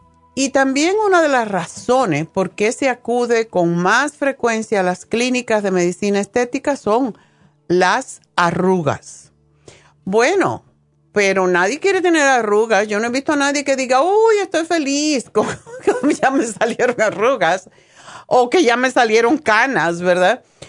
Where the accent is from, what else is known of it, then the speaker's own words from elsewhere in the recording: Spain; moved away; cuando yo vine de España y pasé el examen